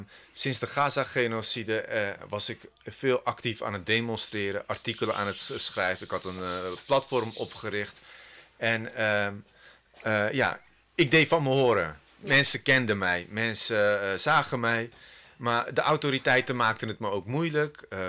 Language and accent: Dutch; Netherlands; Ja, ik ben Nederlander, behandel me dan ook zo.